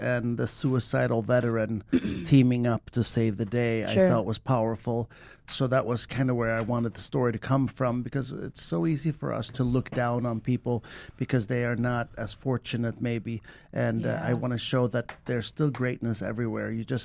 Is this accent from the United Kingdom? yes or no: no; Malmo, Skåne, Sweden; English is a second language; I am Swedish, from the southern tip of Sweden.